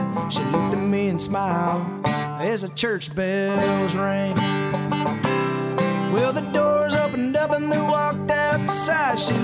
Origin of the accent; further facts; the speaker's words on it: Charlotte, North Carolina, United States; A couple of the guys grew up in Clinton. I grew up in Charlotte. So kind of all over the state, you know?